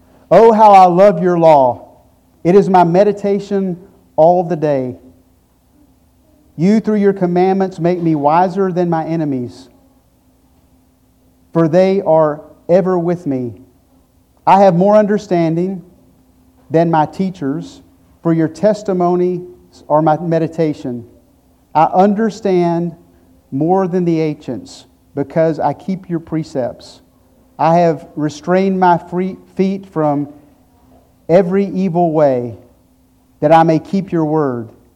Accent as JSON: {"language": "English", "town": "Lubbock", "region": "Texas", "country": "United States", "tie": "born or raised there", "said": "I grew up in Lubbock, Texas. There's no trees, there's no water, right?"}